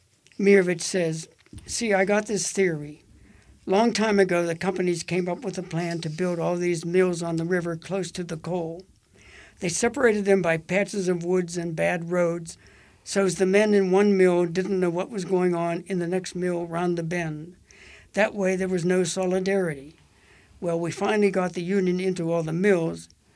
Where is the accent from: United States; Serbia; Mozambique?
United States; McKeesport, Pennsylvania; I had a whole storehouse of memories from growing up in McKeesport gnawing at me, wanting to jump out of my head.